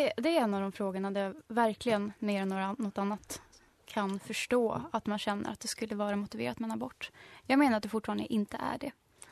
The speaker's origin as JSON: {"language": "Swedish", "country": "Iran", "said": "jag kommer själv från Iran"}